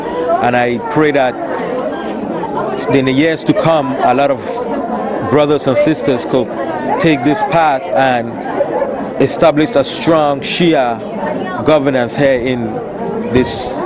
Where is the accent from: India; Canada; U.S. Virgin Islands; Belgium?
U.S. Virgin Islands; I'm from the Virgin Islands.